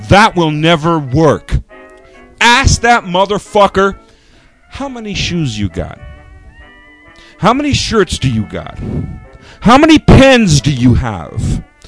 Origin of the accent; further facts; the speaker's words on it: the South, United States; accent: Southern; You give me bourbon, my southern accent. Even mentioning the fucking word bourbon, my southern accent comes up.